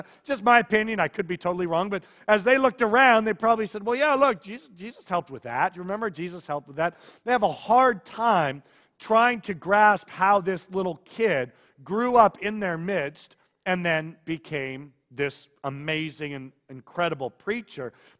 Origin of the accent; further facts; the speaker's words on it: Vacaville, California, United States; My hometown is Vacaville, California. It's Cowtown in translation. And there is a church, Bethany Lutheran Church, that I grew up with.